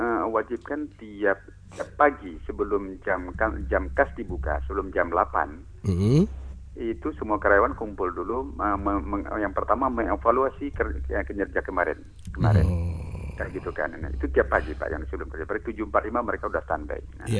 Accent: Aceh, Indonesia; yang bekerja semua orang kita Aceh

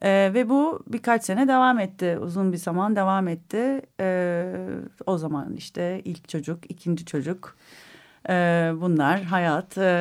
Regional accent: Istanbul, Turkey; also born or lived in United States; 74 İstanbul doğumluyum. İlk orta ve liseyi İstanbul'da okuduktan sonra Amerika'da üniversite eğitimimi aldım. Brown Üniversitesi mezunuyum.

